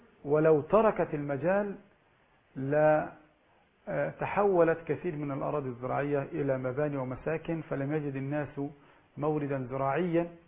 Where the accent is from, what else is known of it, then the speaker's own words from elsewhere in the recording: Egypt; عندنا في مصر مشكلة اقتصادية كبيرة